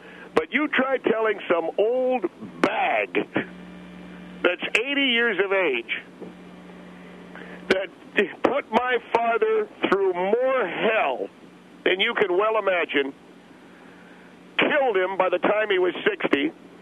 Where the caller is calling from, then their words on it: Arcadia, California, United States; I'm calling from Arcadia